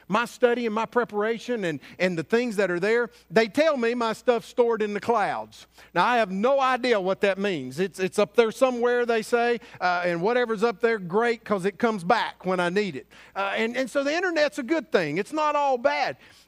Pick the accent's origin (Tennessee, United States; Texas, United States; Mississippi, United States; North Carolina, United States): North Carolina, United States; Asheville; You know, when we grew up in Asheville, we had two channels.